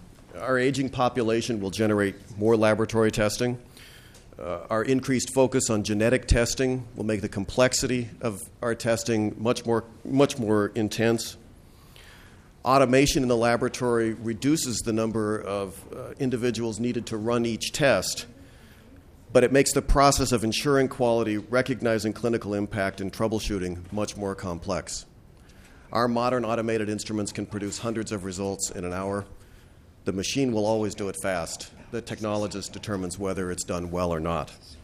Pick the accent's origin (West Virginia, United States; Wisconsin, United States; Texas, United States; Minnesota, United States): Minnesota, United States; Edina; I'm a pathologist from Edina, Minnesota.